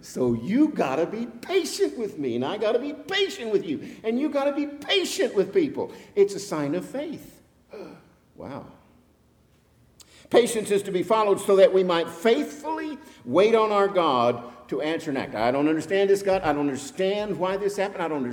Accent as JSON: {"language": "English", "region": "Texas", "country": "United States", "moved": "as an adult", "lives_now": "Tennessee, United States", "said": "Now, I'm a Texan living in Tennessee now."}